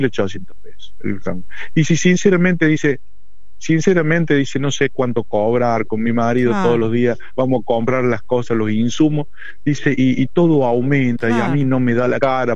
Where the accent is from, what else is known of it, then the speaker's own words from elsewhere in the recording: Argentina; qué fuertes somos los argentinos, ¿no?